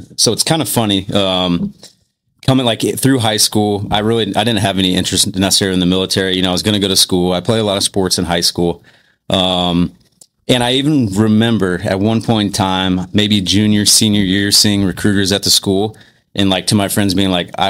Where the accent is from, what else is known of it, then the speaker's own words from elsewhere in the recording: Indiana, United States; Originally, I'm from Indiana, actually, IST to Washington State, 2019.